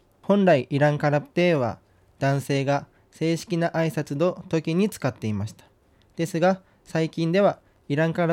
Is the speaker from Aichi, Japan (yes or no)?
no; Shiraoi, Hokkaido, Japan; 私は白老出身の